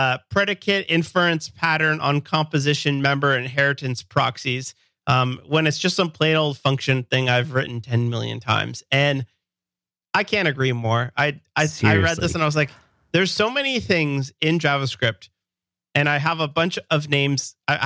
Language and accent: English; Canada; I'm a developer from Canada.